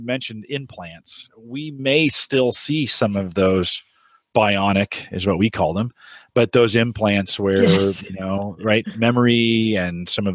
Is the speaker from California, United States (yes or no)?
yes; California, United States; I mean, I grew up in the Silicon Valley. So not only was I a child of the 80s, but I watched, my dad worked at IBM, and I watched Apple be born.